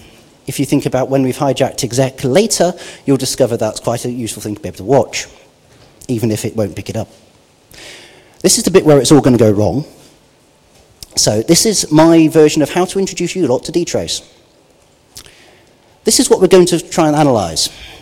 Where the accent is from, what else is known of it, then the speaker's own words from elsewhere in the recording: United Kingdom; Well, I'm a Brit